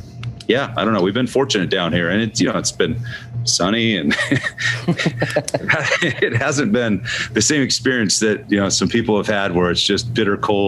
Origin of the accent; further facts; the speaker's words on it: Seattle, Washington, United States; I'm kind of all over. I'm from Seattle